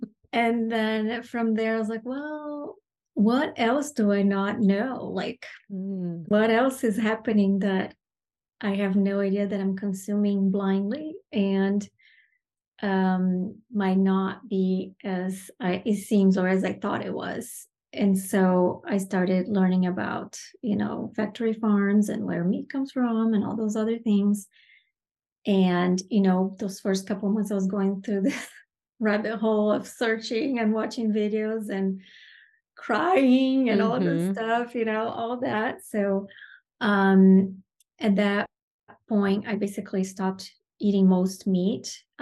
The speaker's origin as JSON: {"language": "English", "country": "Brazil", "tie": "born or raised there", "second_language": "English", "said": "because I grew up in a very meat-centered culture. I grew up in Brazil."}